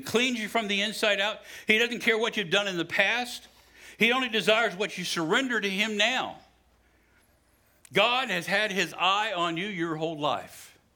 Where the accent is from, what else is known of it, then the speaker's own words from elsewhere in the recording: United States; I'm an American. And I respect and appreciate the Constitution.